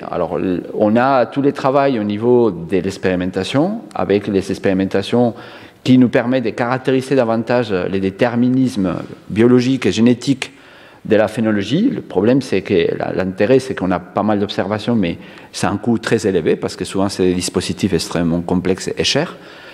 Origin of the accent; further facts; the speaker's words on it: Spain; Moi, je suis espagnol à la base